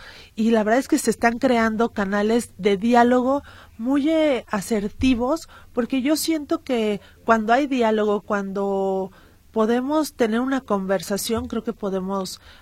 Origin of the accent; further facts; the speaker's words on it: Guadalajara, Jalisco, Mexico; o nos vamos a cuidar porque pues también somos tapatías.